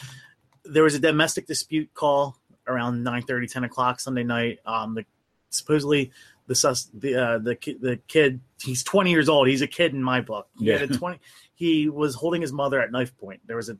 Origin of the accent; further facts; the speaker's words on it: Philadelphia, Pennsylvania, United States; Like, where I grew up in Philadelphia, you wouldn't want to dare move back, live there 20 years ago.